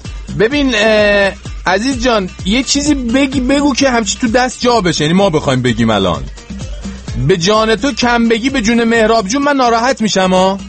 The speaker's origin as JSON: {"language": "Persian", "country": "Iran", "moved": "yes", "said": "من چند وقت آقا از ایران اومدم بیرون،"}